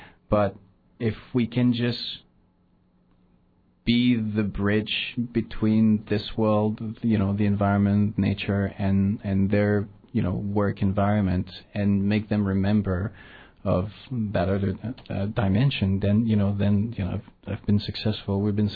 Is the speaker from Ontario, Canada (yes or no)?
no; Quebec, Canada; English is a second language; now in United States; Yes, I'm French-Canadian, so I was come from Quebec, and then I've been living in the States for about 15 years